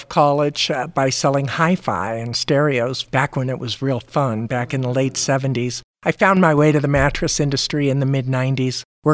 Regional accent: San Francisco, California, United States; moved away as an adult; I originally came from California, born and raised in San Francisco in the San Francisco Bay Area. Spent most of my life there.

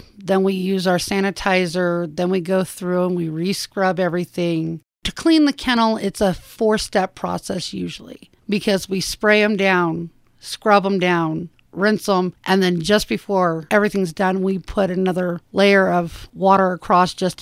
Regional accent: California, United States; moved away; also born or lived in Oregon; Originally from California, just north of Sacramento. Lived there for a few years, and then I moved to Oregon.

